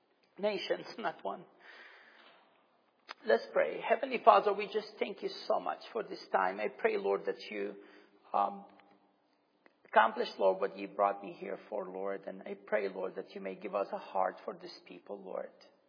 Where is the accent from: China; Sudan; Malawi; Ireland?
Sudan; now in United States; I was born in Sudan. I grew up in Sudan, but my grandparents from Syria. I came in 1996 to the United States